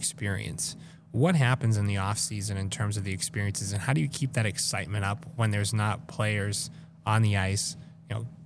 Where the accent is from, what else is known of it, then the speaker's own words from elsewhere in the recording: Leominster, Massachusetts, United States; I'm from Leominster, so North Central Mass.